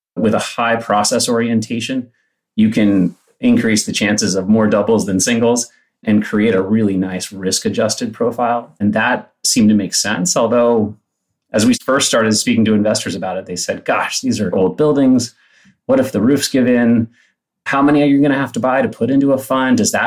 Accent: Palo Alto, California, United States; I grew up in Palo Alto. I was a public high school kid.

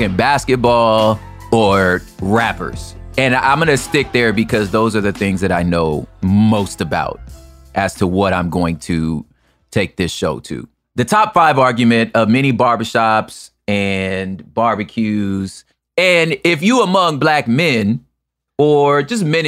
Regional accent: the West, United States; And I'm saying the golden age probably because that's my generation. So it's hard for me, like, and I'm from the West.

